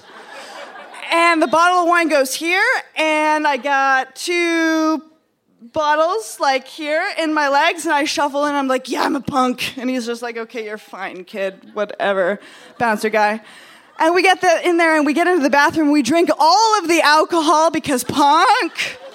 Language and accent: English; Montana, United States; I'll listen to punk rock, because I'm from Montana, and I have no idea what punk rock is. Because I grew up in a town where there was no punk rock. And it was not Missoula.